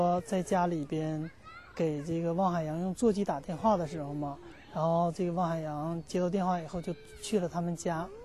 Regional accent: Heilongjiang, China; now in Germany; 我们家乡在黑龙江省刷山市有许多的法轮功学员被绑架。因为我也是一名法轮功学员

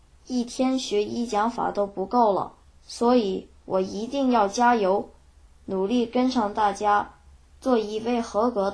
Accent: Taiwan; 因为我从小就在台湾长大，每天读的都是中文

